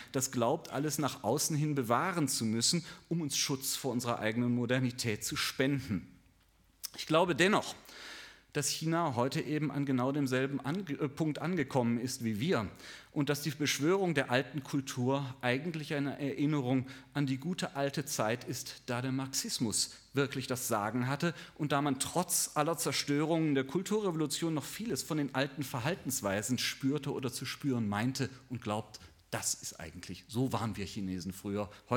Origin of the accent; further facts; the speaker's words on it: West Germany, Germany; Und die Fahrt vom Flughafen in die Stadt kam mir als Wessi vor wie eine Reise durch eine Filmkulisse aus den 40er oder 50er Jahren.